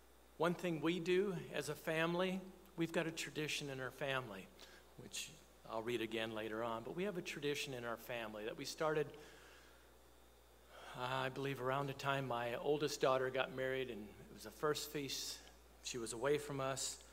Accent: Wisconsin, United States; You know, when I was a kid, 6 or 7 years old, kept the feast in Big Sandy. We came down from Wisconsin.

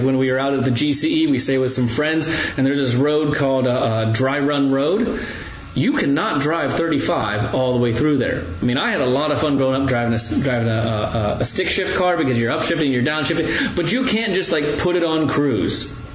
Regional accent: Ohio, United States; I grew up in Ohio, where you get a little bit more windy roads.

